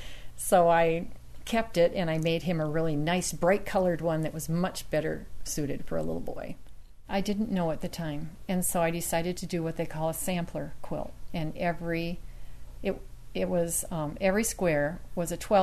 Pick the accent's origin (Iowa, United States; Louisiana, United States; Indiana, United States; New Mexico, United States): Iowa, United States; Orange City; I am from Orange City, Iowa, and I work in a quilt shop in Sioux Center